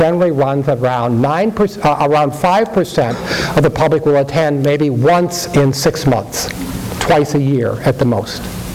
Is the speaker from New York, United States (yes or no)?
no; Minnesota, United States; I'm from Minnesota, okay, so what's happening in Minnesota?